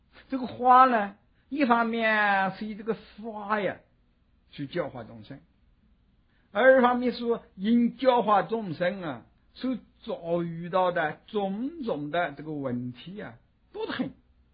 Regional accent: China; 我们中国人哦，讲长生，讲救世啊

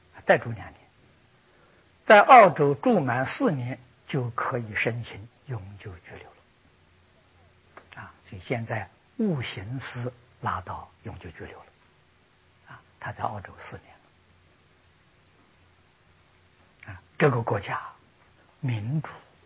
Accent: China; 不要认为啊，他是外国人，我们是中国人啊

